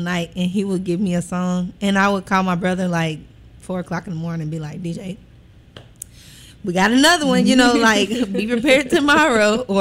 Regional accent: Memphis, Tennessee, United States; I'm from Memphis, you know what I mean? Yes. I came from here.

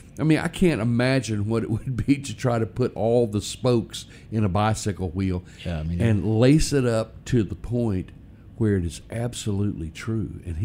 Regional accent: Rolling Fork, Mississippi, United States; a big shout out to my Rolling Fork peeps. … of course, was born in Rolling Fork, my hometown.

